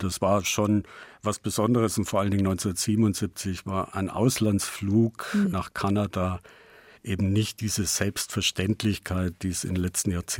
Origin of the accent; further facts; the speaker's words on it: Mitwitz, Bavaria, Germany; Ich habe damals im Bereich meiner Heimatgemeinde das Steinachtal bei Mittwitz kartiert.